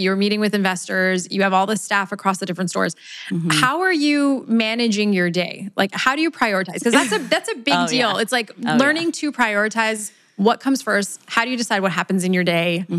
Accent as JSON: {"language": "English", "town": "Sarnia", "region": "Ontario", "country": "Canada", "tie": "born or raised there", "said": "Woo! That's where I grew up. Shout out to Sarnia."}